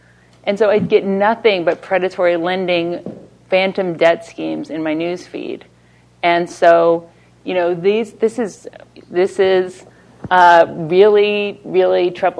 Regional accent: Canada; also born or lived in Georgia, United States; so I'm Canadian, raised in Georgia

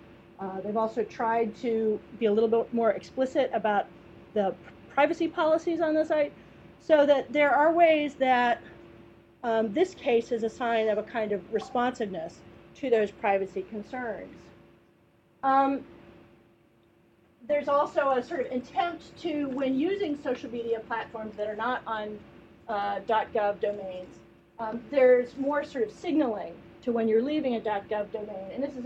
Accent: California, United States; I'm from Southern California. I don't associate mountain lions with the safety of my children.

